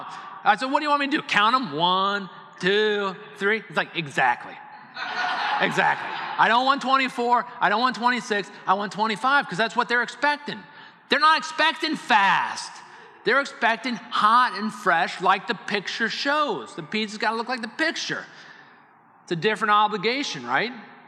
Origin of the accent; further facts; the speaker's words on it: Arlington, United States; I grew up in Arlington.